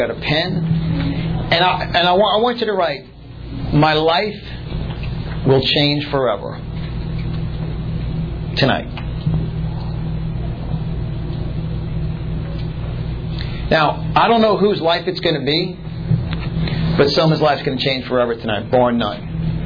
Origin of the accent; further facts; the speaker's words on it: Yonkers, New York, United States; born there; accent: New York; I was born in Westchester County, Yonkers, New York, so you guys will hear this New York accent.